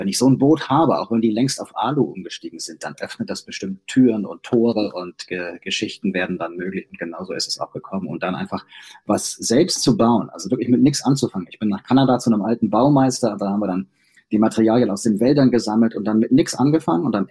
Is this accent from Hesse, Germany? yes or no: yes; Hanau, Hesse, Germany; born there; geboren in Hanau am Main, also nicht weit weg von Frankfurt.